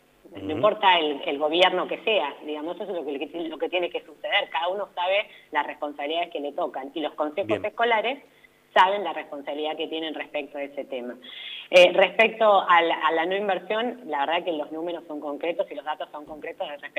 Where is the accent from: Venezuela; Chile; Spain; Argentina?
Argentina; Pehuajó, Buenos Aires Province; yo lo viví en mi pueblo, en Pehuajó